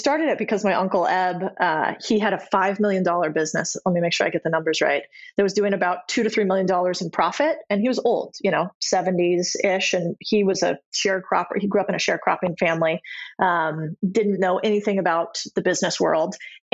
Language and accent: English; United States; It's not actually even that I'm American.